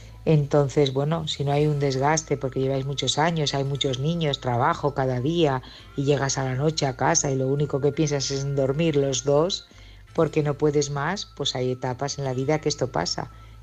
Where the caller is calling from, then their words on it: Barcelona, Catalonia, Spain; de Barcelona